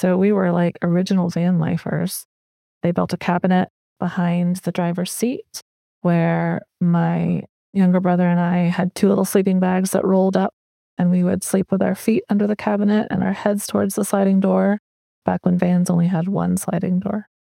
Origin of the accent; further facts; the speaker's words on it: Ogden, Utah, United States; born there; also born or lived in New Hampshire; I was born in Ogden, Utah. My family's not Mormon. I get asked that a lot.